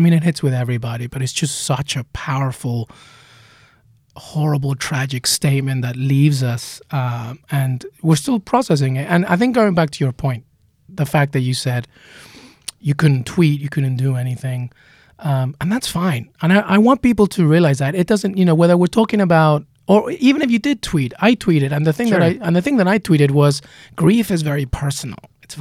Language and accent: English; England, United Kingdom; also born or lived in Peru; growing up in England after leaving Peru